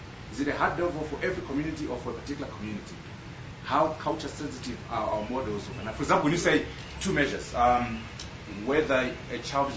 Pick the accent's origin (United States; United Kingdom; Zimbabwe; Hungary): Zimbabwe; from Zimbabwe.